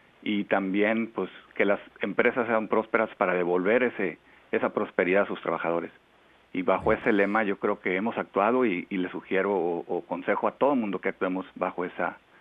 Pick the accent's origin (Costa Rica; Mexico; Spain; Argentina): Mexico; A mí me tocó cosechar de chico, yo soy mexicano.